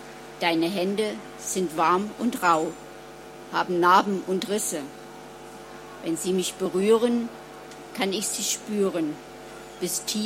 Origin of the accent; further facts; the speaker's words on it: Annaberg-Buchholz, Saxony, Germany; now in Dresden, Germany; Ich bin geboren und aufgewachsen im Erzgebirge, und zwar in Annaberg-Buchholz. Habe dort mein Abitur gemacht